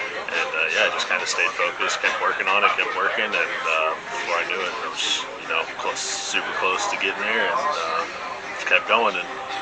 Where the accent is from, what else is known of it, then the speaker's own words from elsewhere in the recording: Alton, Illinois, United States; Southern Illinois, Alton, Illinois.